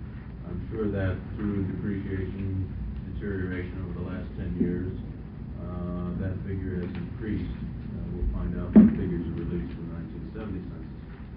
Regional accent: Portland, Oregon, United States; I'm an attorney from Portland, Oregon, presently the director of the Trial and Appellate Division for Legal Aid Service in Portland.

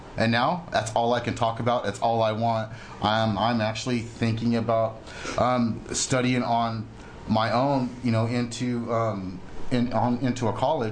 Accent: California, United States; And then they had misdiagnosed me, and I'm from California, and I went to like a big clinic, Scripps Clinic, Green's Clinic

